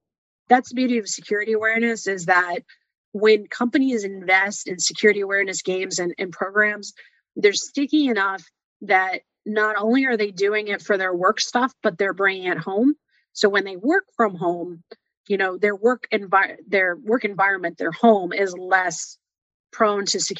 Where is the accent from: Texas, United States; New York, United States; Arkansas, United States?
Texas, United States; Because I'm from Texas. I'll talk to anybody.